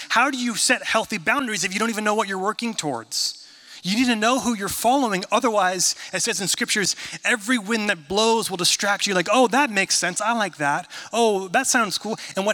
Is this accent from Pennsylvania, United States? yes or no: no; California, United States; I'm from Northern California, so I was raised a Kings fan.